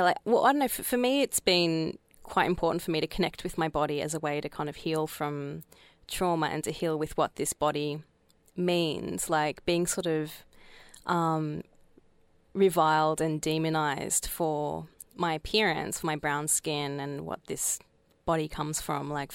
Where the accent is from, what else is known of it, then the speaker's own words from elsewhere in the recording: Australia; I grew up in Australia